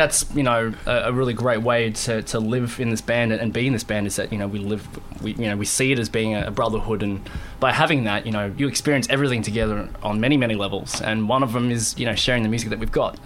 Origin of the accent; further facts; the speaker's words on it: Australia; because I'm Australian